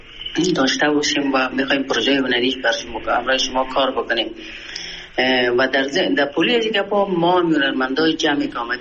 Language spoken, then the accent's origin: Persian; Afghanistan; من از افغانستان هستم، با قوم خیش و فامیل و دوستای خود در تماس هستم.